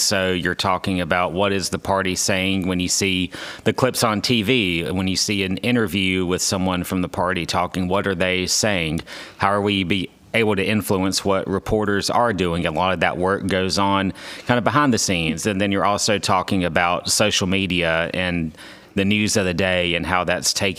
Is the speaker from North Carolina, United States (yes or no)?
yes; North Carolina, United States; I grew up in North Carolina. I'm a lifelong North Carolinian, and I've lived all over the state working campaigns and working in media as well.